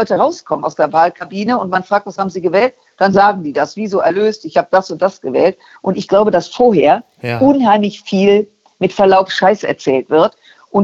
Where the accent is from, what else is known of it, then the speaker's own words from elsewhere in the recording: Düsseldorf, North Rhine-Westphalia, Germany; aus Düsseldorf